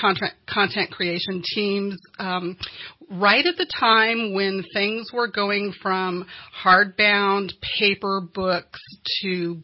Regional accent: Cottonwood, California, United States; also born or lived in San Francisco Bay Area; I grew up in Shasta County. Originally, my family moved up from the Bay Area when I was really small. And so first grade, Cottonwood Elementary, Anderson High School

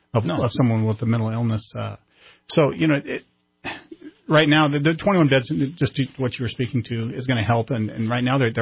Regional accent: California, United States; Actually, I was from Northern California

